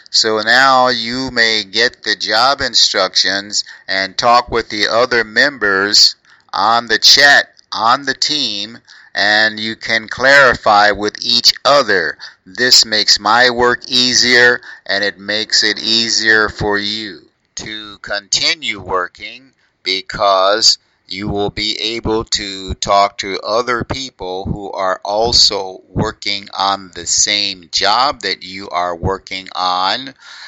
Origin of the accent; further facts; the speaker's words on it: United States; And because I am an American, a lot of times it is very difficult for us to work together